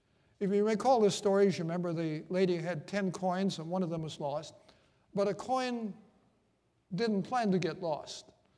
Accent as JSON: {"language": "English", "region": "Minnesota", "country": "United States", "tie": "born or raised there", "said": "Where I grew up in Minnesota, there was no Adventist church nearby"}